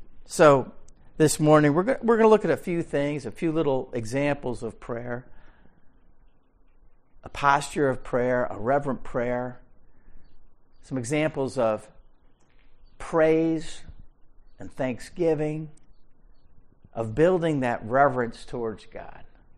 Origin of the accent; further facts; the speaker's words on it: Waverly, New York, United States; I grew up in Waverly, New York, and there was a corner store called Yonkin's Corner Store.